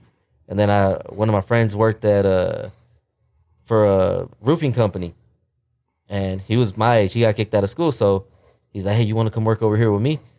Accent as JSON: {"language": "English", "town": "Fort Worth", "region": "Texas", "country": "United States", "tie": "born or raised there", "said": "we're from East Fort Worth. East Fort Worth, the Poly area."}